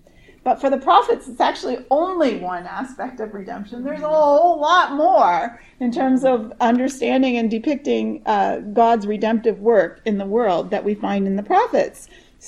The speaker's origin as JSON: {"language": "English", "country": "Canada", "said": "in the interest of full disclosure, I'm Canadian"}